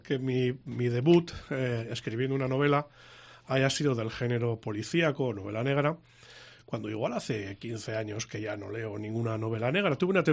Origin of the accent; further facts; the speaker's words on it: Peracense, Aragon, Spain; Yo soy de Peracense.